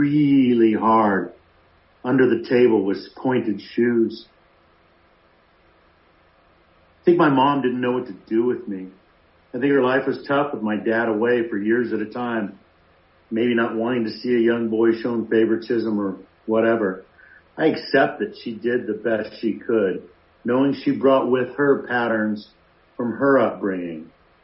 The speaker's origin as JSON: {"language": "English", "town": "Goleta", "region": "California", "country": "United States", "tie": "born or raised there", "also_born_or_lived": "Colorado / Germany / Indiana", "said": "I was born in Colorado, moved to Germany at 1 year old, Indiana at five, and Goleta at eight."}